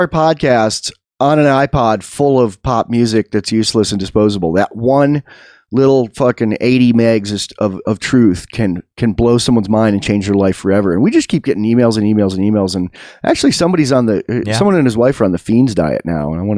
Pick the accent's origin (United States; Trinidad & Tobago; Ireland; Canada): Ireland; I'm Irish. I can say that.